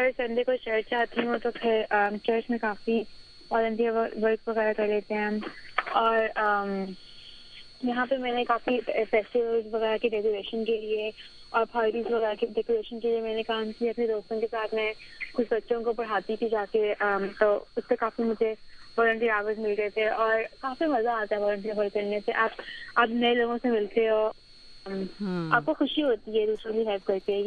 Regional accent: Pakistan; now in United States; اور جب میں اپنے پاکستانی کپڑے وغیرہ پہن کے جاتی تھی اسکول میں, تب مجھے لگتا تھا کہ ہاں میں پاکستانی ہوں.

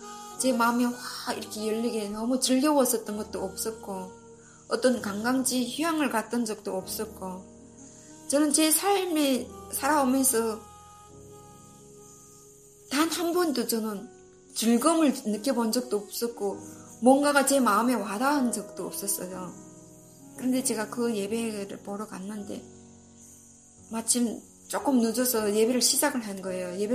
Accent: North Korea; now in South Korea; 내가 북한에서 온 사람이어서

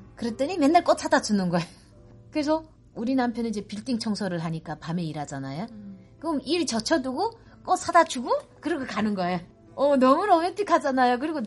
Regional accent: North Korea; now in United States

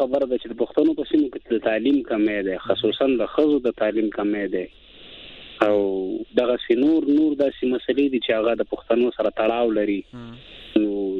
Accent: Balochistan, Pakistan; زه اصل زه د بلوچستان یم په بلوچستان کې

